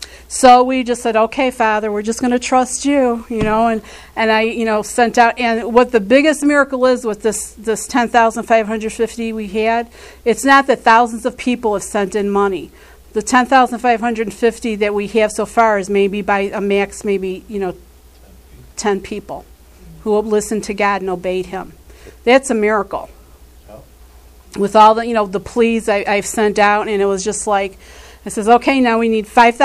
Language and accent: English; Chicago, Illinois, United States; I mean, I've lived here my whole life. You know, I was born in Chicago, lived in Chicago my whole life. And, you know, I love Chicago.